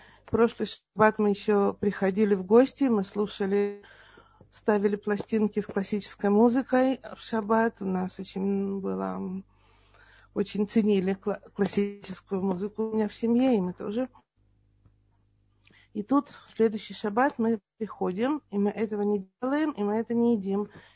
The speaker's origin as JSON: {"language": "Russian", "town": "Kharkiv", "region": "Kharkiv Oblast", "country": "Ukraine", "said": "в СССР, на Украине, мы из Харькова."}